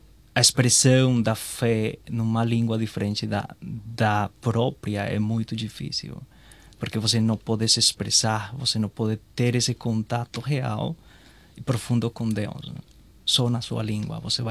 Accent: Colombia; Portuguese is a second language; eu sou da Colômbia.

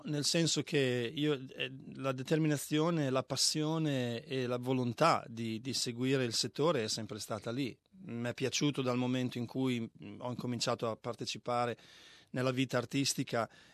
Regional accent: Bologna, Emilia-Romagna, Italy; moved away as an adult; now in Australia; sono nato a Bologna e sono in Australia quest'anno da 24 anni.

